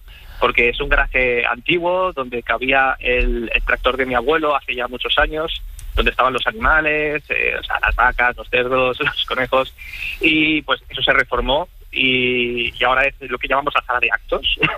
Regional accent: Barcelona, Catalonia, Spain; Al fin y al cabo, nosotros hemos nacido y crecido en Barcelona. Bueno, en las cercanías de Barcelona.

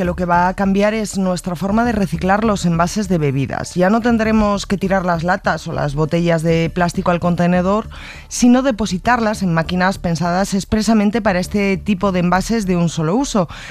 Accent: Spain; que como españoles nos pueden resultar bastante chocantes

